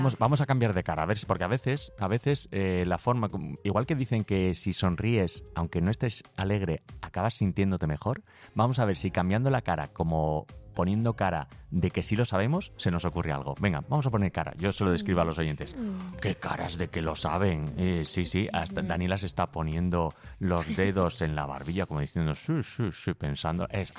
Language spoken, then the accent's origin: Spanish; Asturias, Spain; en Asturias, Sharon, tenemos la fiesta de comadres, que ya, Sharon y yo somos asturianos